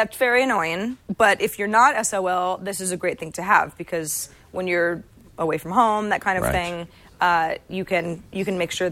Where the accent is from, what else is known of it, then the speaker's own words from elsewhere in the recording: California, United States; I can say I'm interested in people from my hometown or from the area or Olympic stories that are based in the Bay Area in general.